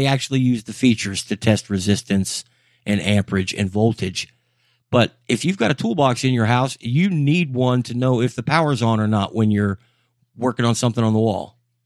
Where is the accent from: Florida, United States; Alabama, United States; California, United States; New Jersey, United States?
Florida, United States; I come from South Florida.